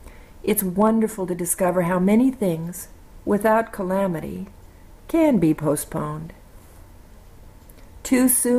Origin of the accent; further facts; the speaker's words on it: Seattle, Washington, United States; my holiday traditions in the 1950s growing up in Seattle, again, when things were slower than we find them today.